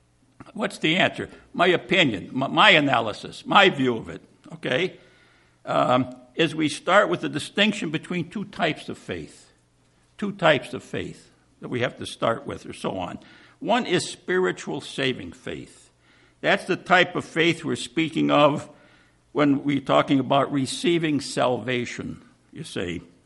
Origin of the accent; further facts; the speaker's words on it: Chicago, Illinois, United States; I come from Chicago, and, you know, so all the priests, all my friends were Catholic